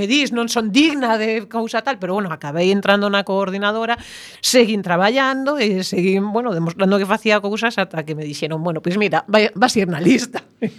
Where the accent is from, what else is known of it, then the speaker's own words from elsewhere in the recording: A Coruña, Galicia, Spain; eu son coruñesa de toda a vida